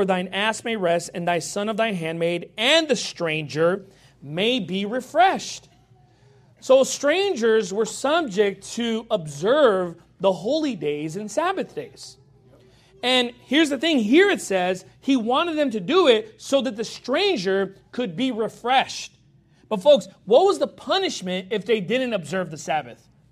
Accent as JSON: {"language": "English", "country": "United States", "said": "But just in general, obviously, I'm an American, and I think we should be Americans when we come here, amen?"}